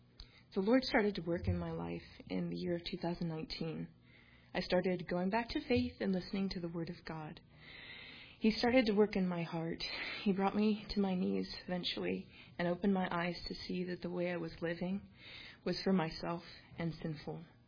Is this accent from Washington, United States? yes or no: yes; Washington, United States; I grew up in Washington State, where my parents raised and homeschooled me and my five older siblings.